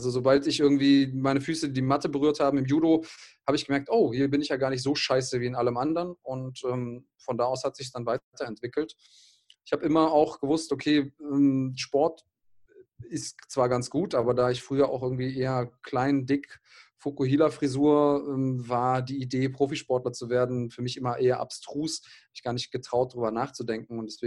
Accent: Munich, Bavaria, Germany; also born or lived in Greece; als ich geboren wurde, bin ich zwar in München geboren worden, weil meine Mutter den griechischen Ärzten nicht so richtig vertraut hat, war dann aber die ersten 2 Jahre in Griechenland und bin dann mit meiner Mutter alleine wieder zurückgekommen.

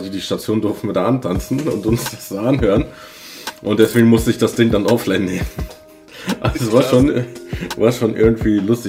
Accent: Hagen, North Rhine-Westphalia, Germany; Und also gebürtig komme ich aus Hagen. Das könnte dir vielleicht was sagen.

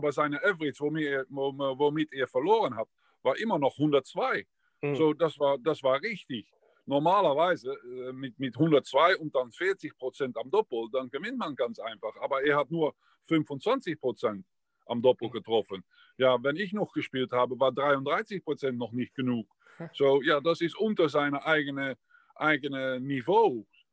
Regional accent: Netherlands; German is a second language; Bei uns in Holland sind wir natürlich auch nicht froh, dass Michael van Gerwen nicht die Spitze ist, wie er gewohnt ist.

